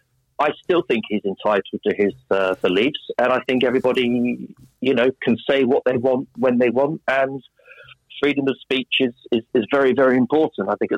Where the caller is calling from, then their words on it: London, United Kingdom; London. Southwest London.